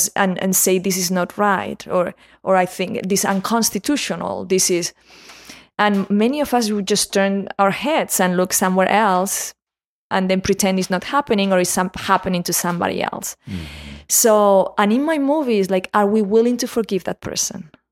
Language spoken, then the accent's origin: English; Spain; In Spain, I'm from Spain, same thing happened.